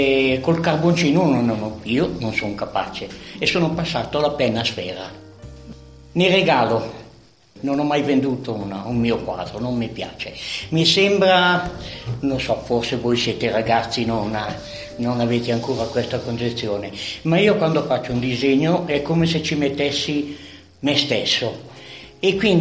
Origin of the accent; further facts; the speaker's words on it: Milan, Lombardy, Italy; io le mie scuole sono state le elementari a Milano, io sono nato a Milano, le elementari sotto i bombardamenti